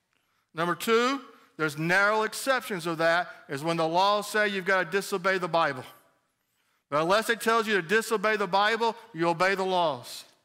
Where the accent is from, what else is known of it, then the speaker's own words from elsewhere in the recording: United States; First of all, as an American, I entered into Egypt legally.